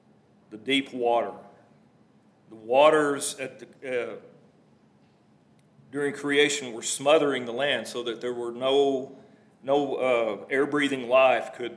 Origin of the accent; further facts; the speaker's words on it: Texas, United States; You know, as a guy born and raised in West Texas, I haven't seen the ocean that many times.